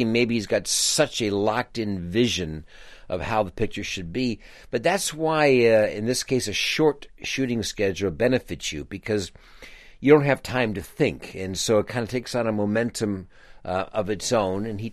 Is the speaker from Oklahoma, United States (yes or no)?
no; New York, United States; also born or lived in New Brunswick, New Jersey; I grew up in New York. A lot of people think because of my father that I grew up in Los Angeles, but I grew up in New York.